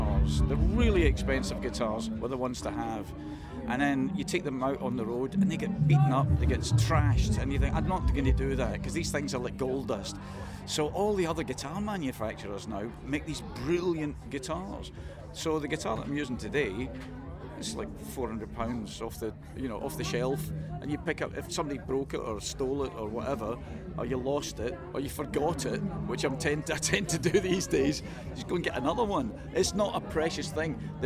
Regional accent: Scotland, United Kingdom; And it's not just me saying it because I'm Scottish.

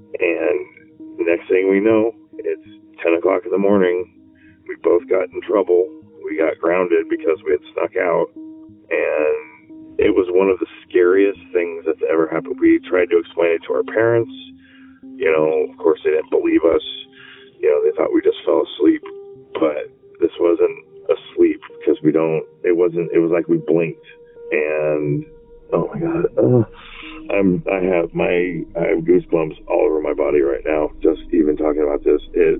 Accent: Lafayette, California, United States; I'm from the Bay Area, actually Lafayette, California.

